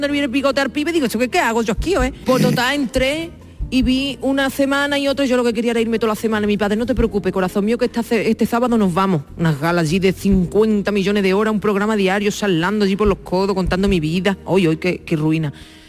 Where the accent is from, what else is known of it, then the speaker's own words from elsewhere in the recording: Jerez, Andalusia, Spain; born there; nací en Jerez.